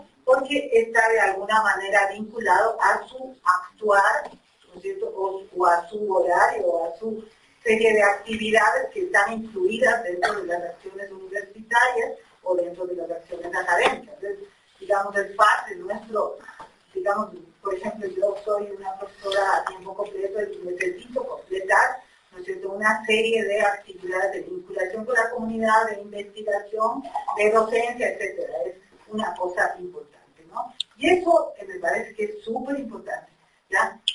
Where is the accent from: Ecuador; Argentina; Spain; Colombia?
Ecuador; Quito, Pichincha; Que somos ciudadanos de Quito, que nos pertenecemos a esta ciudad